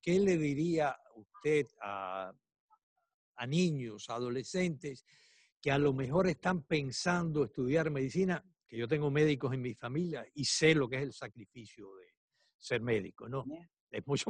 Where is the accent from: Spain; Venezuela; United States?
United States; Yo me crié aquí en Estados Unidos